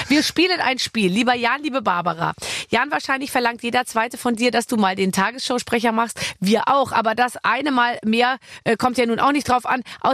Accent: Bavaria, Germany; Ich bin ja aus Bayern.

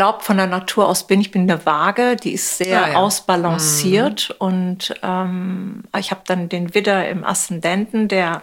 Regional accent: Hamburg, Germany; born there; Ich bin tatsächlich erst in Hamburg geboren.

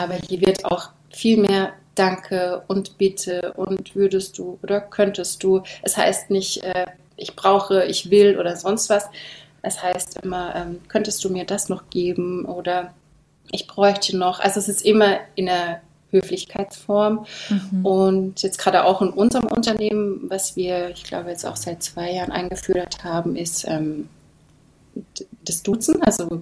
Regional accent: Southern Germany, Germany; accent: Alemannic; Also ich komme ja eben aus Süddeutschland und wir sprechen da das Alemannisch. Und das ist ja schon sehr ähnlich zum Schweizerdeutsch.

